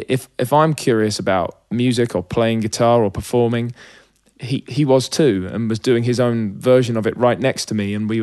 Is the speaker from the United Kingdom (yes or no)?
yes; Hitchin, East of England, United Kingdom; I suppose the lucky thing for a kid growing up in Hitchin is, I was closer to London than a lot of the rest of the country. Like, it's like a 30-minute train ride and you're in.